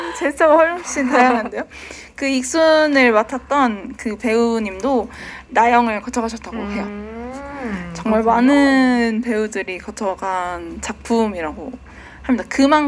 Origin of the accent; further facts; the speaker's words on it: Tongyeong, South Gyeongsang, South Korea; now in Seoul, South Korea; 고향은 통영이라고 생각하는데 근데 제가 만약에 해외에 나갔을 때를 생각하면 이제 그냥 서울에서 왔다고 할 수도 있을 것 같거든요.